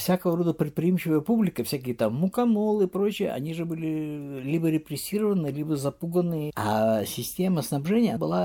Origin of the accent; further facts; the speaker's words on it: Luga, Leningrad Oblast, Russia; в моем родном городе Луге.